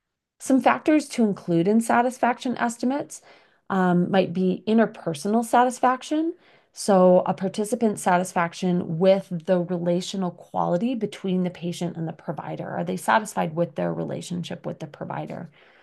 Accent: Minnesota, United States; I'm from Minnesota, and in Minnesota, we have large refugee populations of Hmong and Somalian individuals.

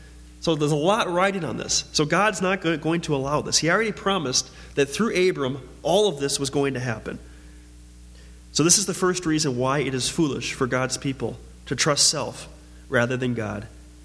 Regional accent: Mound, Minnesota, United States; now in Eden Prairie, United States; my brother and I, we moved to Eden Prairie from Mound, which is about 20 miles away.

